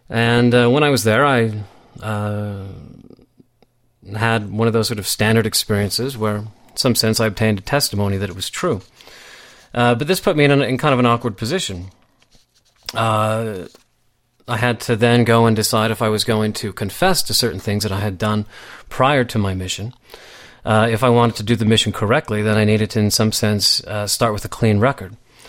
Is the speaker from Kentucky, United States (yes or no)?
no; Pleasant Grove, Utah, United States; I was born here in Utah Valley. I come from a large family. I've got 10 brothers and sisters. One of these kind of old school Mormon families in a fairly old school Mormon community in Pleasant Grove, where there's a lot of, really large families.